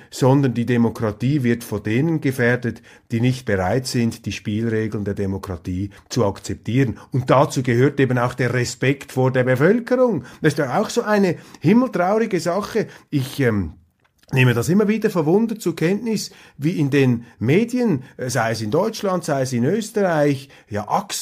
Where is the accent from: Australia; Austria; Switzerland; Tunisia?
Switzerland; Und das fällt mir einfach als Schweizer immer wieder auf